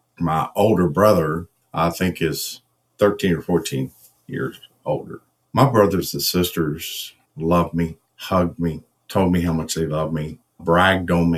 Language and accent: English; Sacramento, California, United States; born there; birthday was February 19th, 1961. I was born in Sacramento, California.